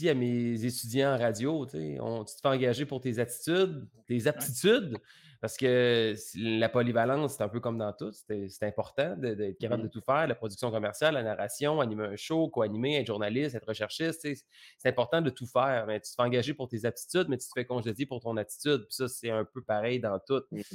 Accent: Quebec City, Quebec, Canada; je viens de Québec

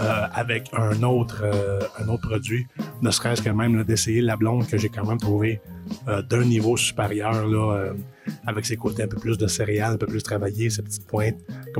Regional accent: Farnham, Quebec, Canada; de ma région natale, là, dans les cantons de l'Est, donc dans la ville de Farnham.

